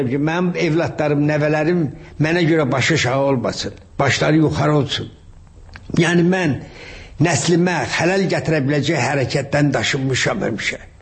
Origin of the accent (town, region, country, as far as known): Shaki, Azerbaijan; born or raised there